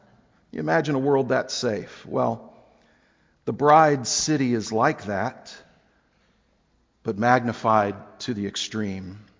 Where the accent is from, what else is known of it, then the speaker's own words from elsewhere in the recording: Houston, Texas, United States; now in Philadelphia, United States; You know, funny, growing up in Houston and living in Philadelphia, I never heard anybody say that.